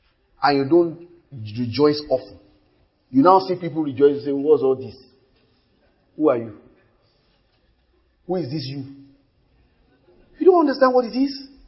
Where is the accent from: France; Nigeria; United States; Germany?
Nigeria; Ibadan, Oyo; now in Lagos, Nigeria; So, you know, I grew up in Ibadan.